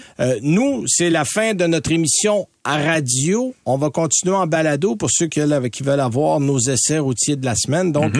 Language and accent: French; Quebec, Canada; chez nous, au Canada, au Québec